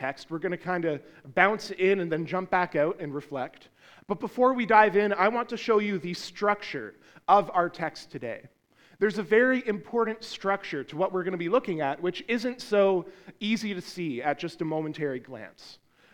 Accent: Hamilton, Ontario, Canada; I was raised here in Hamilton over at Meadowlands Fellowship CRC in Ancaster.

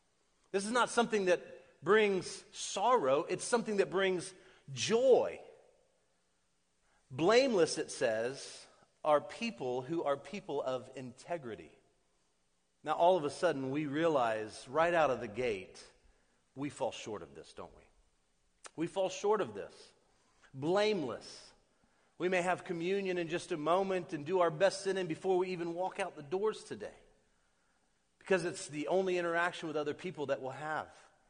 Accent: Orlando, Florida, United States; And so I grew up here in Orlando. Central Florida has been like my backyard for all of my life.

